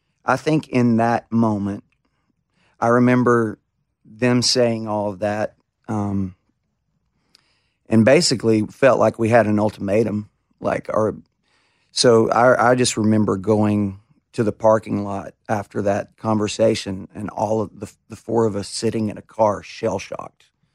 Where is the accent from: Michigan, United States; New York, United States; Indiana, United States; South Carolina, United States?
South Carolina, United States; Summerton; I'm from Summerton. How am I standing up here on this stage with this person?